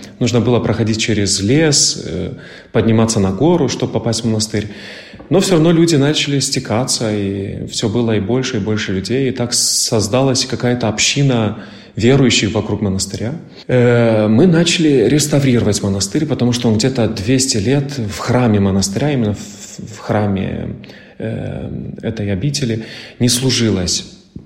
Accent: Moldova; moved away as an adult; now in Milan, Italy; вернусь уже домой, на родину. Я сам родом из Молдавии

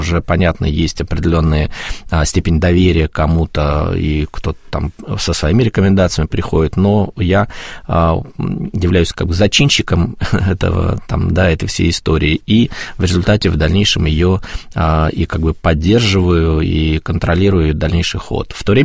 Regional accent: Kaliningrad, Kaliningrad Oblast, Russia; also born or lived in Poltava / Astrakhan; now in Mytishchi, Russia; Нет, я родился в Полтаве, детство провел в Астрахани, вот в школе учился основную часть в Калининграде, и потом уже переехал в московский регион, в Мытищи.

